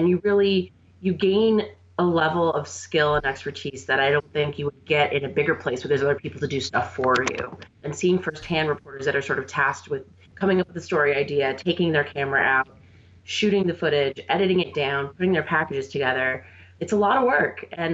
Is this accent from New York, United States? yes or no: yes; Buffalo, New York, United States; any mention of Buffalo is going to get applause from me. I am completely totally biased when it comes to my hometown.